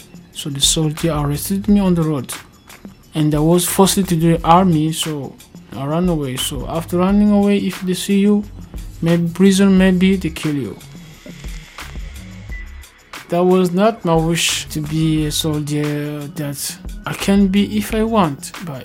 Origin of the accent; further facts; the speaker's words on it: Kinshasa, DR Congo; English is a second language; now in Austria; I come from Congo, Kinshasa.